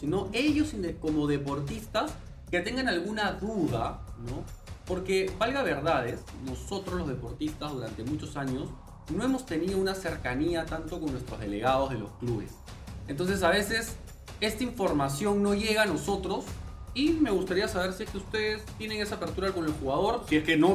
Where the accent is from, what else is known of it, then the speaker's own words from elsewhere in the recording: Peru; nosotros como peruanos tenemos que regirnos